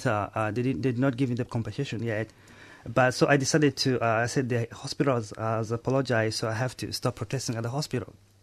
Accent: Uganda; now in Australia; I came to Australia in September of 2005. I came as a refugee from Uganda.

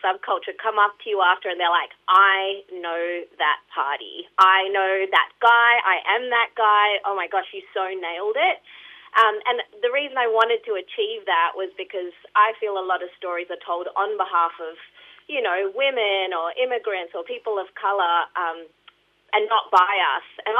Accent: India; now in Australia; I'm an Indian immigrant, I'm a woman

